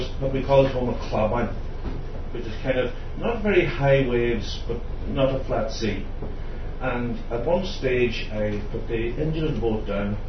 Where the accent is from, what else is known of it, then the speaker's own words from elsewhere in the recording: Ulster, Ireland; accent: Donegal Irish; When I talk Gaelic to people from anywhere, they're always saying the Donegal Irish, you can't understand it